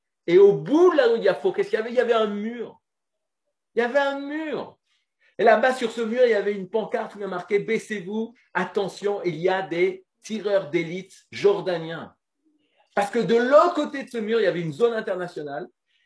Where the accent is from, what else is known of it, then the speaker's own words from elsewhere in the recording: France; quand j'étais petit en France